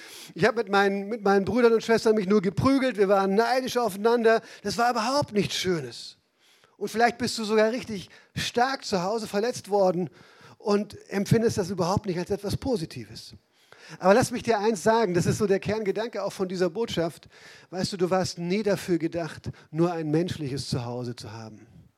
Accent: Baden-Württemberg, Germany; Und als Badener wissen wir alle, wer das ist.

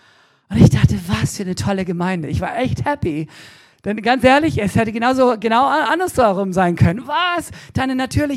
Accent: Germany; Und mir ist aufgefallen, dass wir sind Deutsche, die allermeisten von uns.

